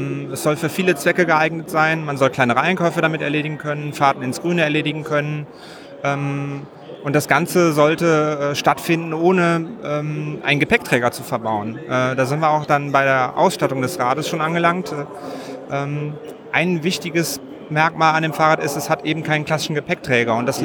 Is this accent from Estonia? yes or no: yes; Estonia; Und ich komme aus Estland